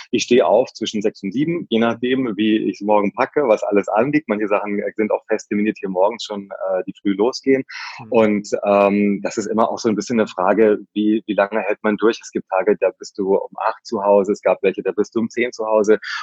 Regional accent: Herborn, Hesse, Germany; Ich bin ganz normal in Herborn aufgewachsen, das ist am Fuße des Westerwaldes im Mittelhessischen.

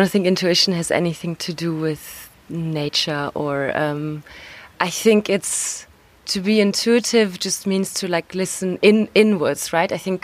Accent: Berlin, Germany; moved away as an adult; also born or lived in London; now in Lausanne, Switzerland; I'm 27 and I'm originally from Berlin, but I moved to London when I was 18 and then I studied industrial design there. And I worked, and I was there for 7 years. And then last year, I moved to Lausanne in Switzerland

